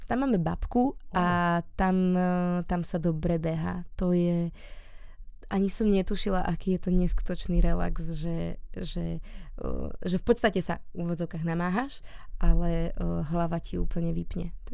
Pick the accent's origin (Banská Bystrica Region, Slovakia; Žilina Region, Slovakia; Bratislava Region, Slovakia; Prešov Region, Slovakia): Bratislava Region, Slovakia; Rovinka; Teraz prezradím, odkiaľ som, ale my v Rovinke robíme teraz kvapku krvi